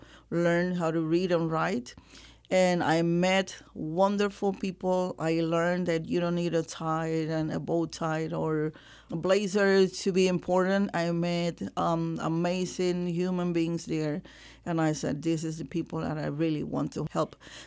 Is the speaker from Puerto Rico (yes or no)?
yes; Puerto Rico; moved away as an adult; now in Pennsylvania, United States; I'm from Puerto Rico and my college and my careers were in Puerto Rico where I taught in high school as well. So when I moved here to the United States in July 2nd in 2000